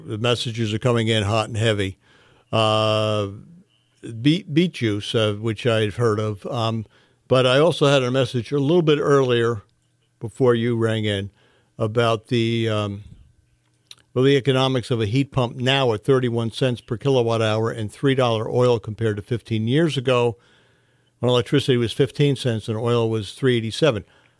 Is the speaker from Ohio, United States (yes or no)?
yes; Ohio, United States; I grew up in Ohio